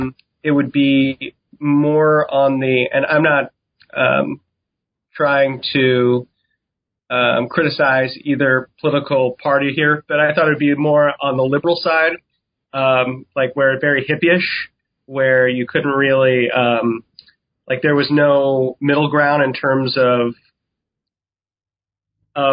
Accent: New York City, New York, United States; seeing I'm like born and raised in New York City and you deal with that in the subway

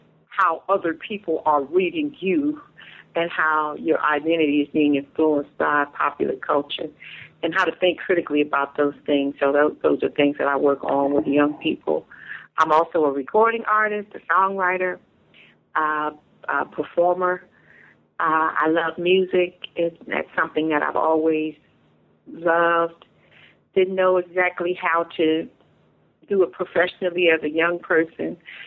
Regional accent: Cleveland, Ohio, United States; I am a native of Ohio. I'm from Cleveland, Ohio.

